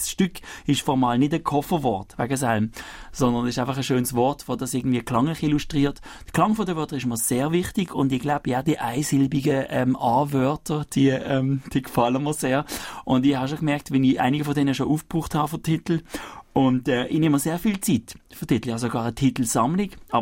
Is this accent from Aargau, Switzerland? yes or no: no; Biel-Benken, Basel-Landschaft, Switzerland; ich bin in der Agglomeration aufgewachsen, in Biel-Bänken.